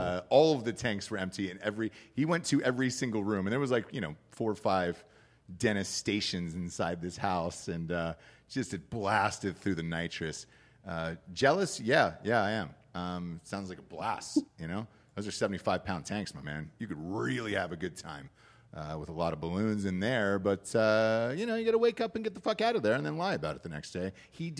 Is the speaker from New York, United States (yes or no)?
no; Georgia, United States; My dentist, because I'm from Georgia, so my dentist was like in a house.